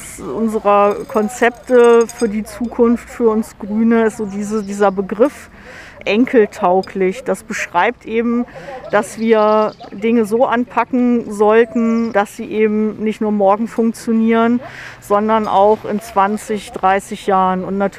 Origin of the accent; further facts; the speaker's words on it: Bad Pyrmont, Lower Saxony, Germany; moved away as an adult; Also ich bin ja in Pyrmont geboren und aufgewachsen und war dann mit Studium und Auslandsaufenthalt und Arbeiten im Ausland quasi 25 Jahre weg und bin dann zurückgekommen